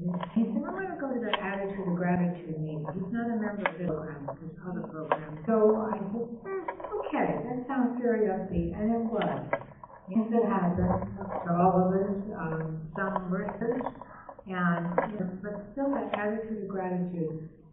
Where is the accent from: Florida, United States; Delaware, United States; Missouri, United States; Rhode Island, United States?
Rhode Island, United States; Portsmouth; But we come from Portsmouth, Rhode Island. That's a long drive.